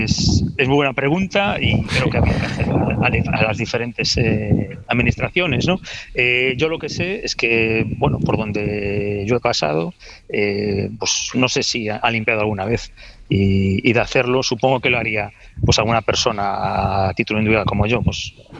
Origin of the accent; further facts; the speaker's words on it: Galicia, Spain; Yo, los cursos fluviales en unos ríos gallegos, sí. En mi pueblo tenemos un par de ríos